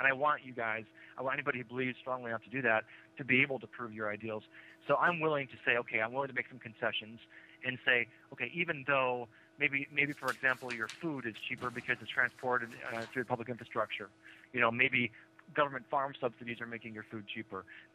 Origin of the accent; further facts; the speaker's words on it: Wisconsin, United States; Yes, I'm from Wisconsin, actually. It means a lot to me. I'm from Wisconsin.